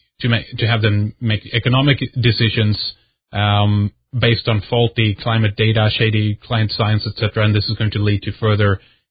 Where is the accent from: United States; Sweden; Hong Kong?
Sweden; English is a second language; I'm born and raised in Sweden.